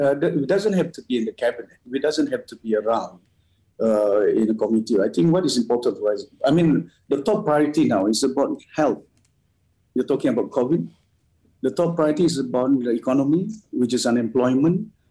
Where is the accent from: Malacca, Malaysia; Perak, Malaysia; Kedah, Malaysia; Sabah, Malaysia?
Sabah, Malaysia; working closely with the local district doctors in my hometown. And I told, almost every week I communicate, even the director of health in Sabah as well.